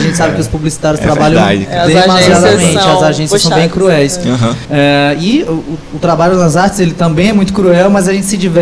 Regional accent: Bahia, Brazil; Não, porque como eu sou baiano

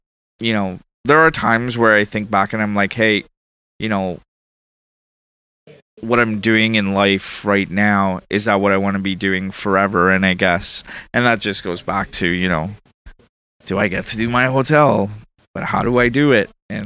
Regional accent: India; now in Ottawa, Canada; I came from India, so it's bustling. Yeah. And Ottawa has been, you know, it's been 14 years that I've been here, right?

